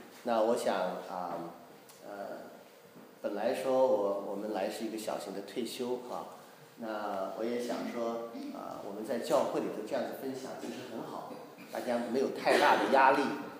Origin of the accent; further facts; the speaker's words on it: Xi'an, Shaanxi, China; 有一次我是在西安出生长大的哈。